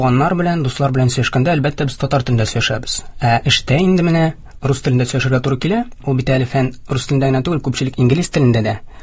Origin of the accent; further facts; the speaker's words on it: Aktanysh, Tatarstan, Russia; moved away as an adult; now in Kazan, Russia; Мин Актанышта тудым, Актанышта үстем. Актанышта беренче башлангыч һәм урта белемне алдым. Дөресрәк булыр инде, гомум урта белем бирү икенче мәктәбе дип әйтик. 2012 елда Казанга килдем.